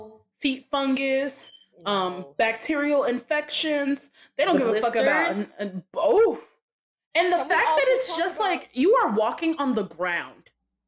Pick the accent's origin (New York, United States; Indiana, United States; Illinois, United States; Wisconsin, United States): Illinois, United States; Chicago; I'm from Chicago. Subways don't scare me.